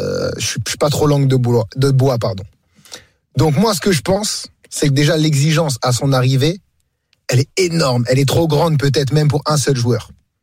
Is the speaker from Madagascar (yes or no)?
no; France; born there; Je suis né en France.